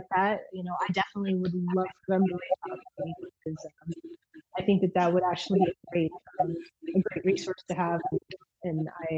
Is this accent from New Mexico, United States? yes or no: yes; New Mexico, United States; And I'm from New Mexico.